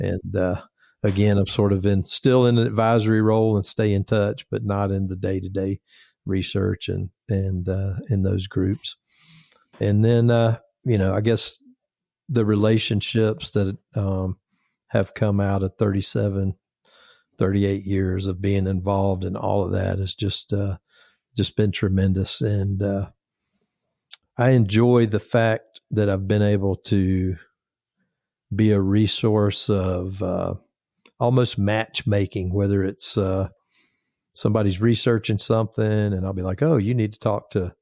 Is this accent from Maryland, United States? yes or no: no; Conyers, Georgia, United States; So I started at my local department, where I grew up in Conyers, and, stayed there about 7 years and then ended up going to the city of Atlanta in 92 and doing 30 years there.